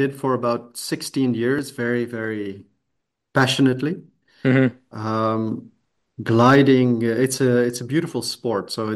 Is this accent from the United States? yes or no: no; Pakistan; I am originally from Pakistan.